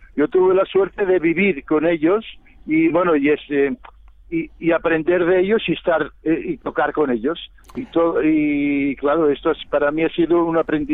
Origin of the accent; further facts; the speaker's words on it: Barcelona, Catalonia, Spain; aquí en Barcelona... nosotros somos del barrio de San Antonio, de la calle de la Cera, que es donde ha estado a todos los gitanos de catalanes.